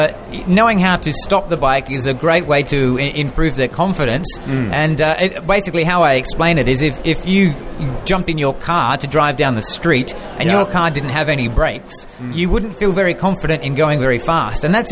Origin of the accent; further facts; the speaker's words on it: Australia; Me being Australian and growing up in Australia